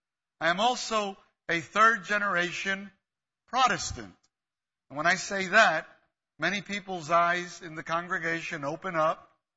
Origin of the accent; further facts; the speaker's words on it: New York City, New York, United States; I'm originally from New York City. I am a first generation born in this country. My parents were from the island of Puerto Rico